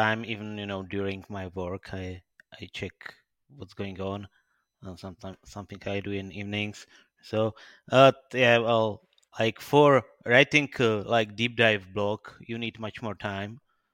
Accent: Czechia; from Czech Republic.

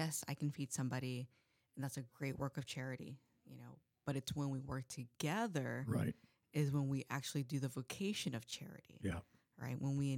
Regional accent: California, United States; And yes, we're in Sacramento, but I've always been a Warriors fan. I grew up in the Bay Area.

